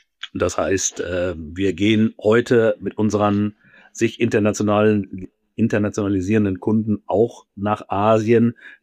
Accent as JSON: {"language": "German", "region": "North Rhine-Westphalia", "country": "Germany", "said": "also ich komme hier aus Ostwestfalen"}